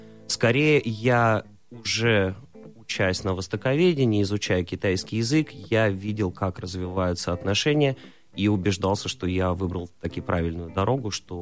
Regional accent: Biysk, Altai Krai, Russia; also born or lived in Novokuznetsk / Barnaul; я родился в Новокузнецке, вырос в Бийске, учился в Барнауле.

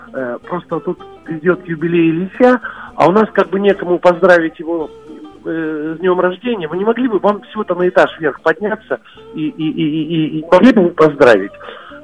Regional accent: Saint Petersburg, Russia; Я нахожусь под Санкт-Петербургом. Я вообще петербуржец.

